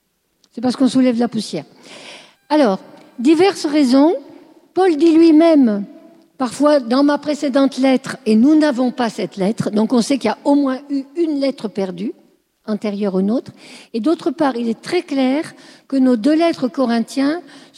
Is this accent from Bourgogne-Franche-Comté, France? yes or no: no; Marseille, Provence-Alpes-Côte d'Azur, France; Moi, je suis de Marseille, je sais que les ports ont mauvaise réputation.